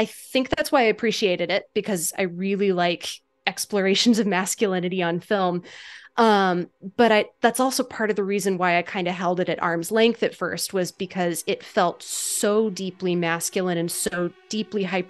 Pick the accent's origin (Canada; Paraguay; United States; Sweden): United States; I am an American Christian and I come from an American evangelical background.